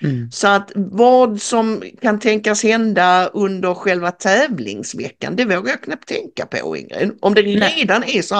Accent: Malmö, Skåne, Sweden; Och du frågade mig häromdagen om Malmö, min hemstad, hur jag känner för det.

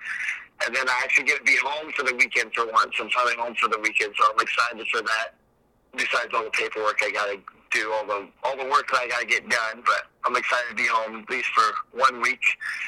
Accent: California, United States; I'm from Humboldt County, so to drive to, like, the big, tough tournaments, we got to drive out of the area.

